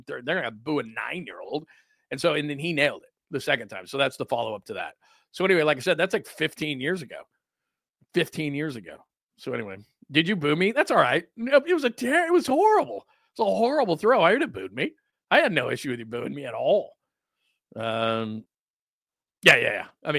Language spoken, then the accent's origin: English; West Coast, United States; And he knew I was from the West Coast.